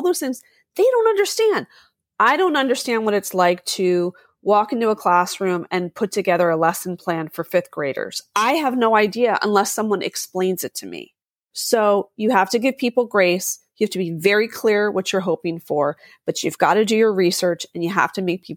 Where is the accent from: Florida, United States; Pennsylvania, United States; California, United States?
Pennsylvania, United States; Philadelphia; By the way, I'm from Philadelphia. I'm very direct.